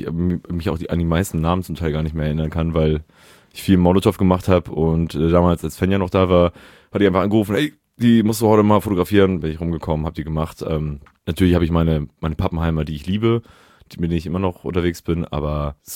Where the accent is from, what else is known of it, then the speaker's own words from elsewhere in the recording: Schleswig-Holstein, Germany; also born or lived in Bremen / Hanover / Hamburg; Am Stadtrand. Also eigentlich nach Schleswig-Holstein. Eigentlich bin ich Schleswig-Holsteiner.